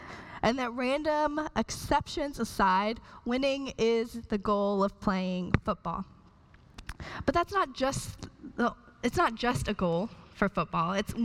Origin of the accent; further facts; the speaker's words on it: Georgia, United States; I'm from Georgia, and so I know that the SEC is better than the Big Ten